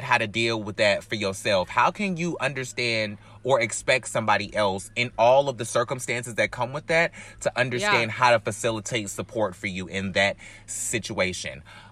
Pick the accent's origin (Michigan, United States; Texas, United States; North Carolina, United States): North Carolina, United States; now in Alabama, United States; No, I'm from North Carolina.